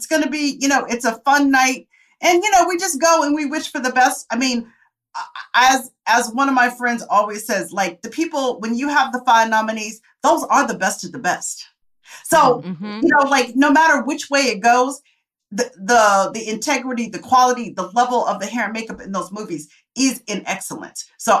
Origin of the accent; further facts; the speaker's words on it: Tempe, Arizona, United States; I come from Tempe, Arizona. I don't know anybody in this business.